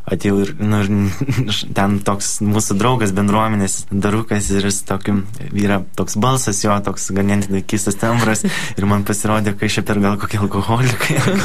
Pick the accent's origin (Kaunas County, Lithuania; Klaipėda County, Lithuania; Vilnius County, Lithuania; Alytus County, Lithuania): Kaunas County, Lithuania; Kaunas; aš iš Kauno